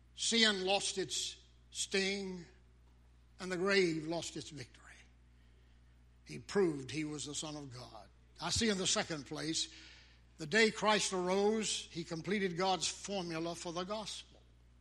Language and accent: English; Danville, Virginia, United States; I go to yonder cemetery in my hometown, Danville, Virginia.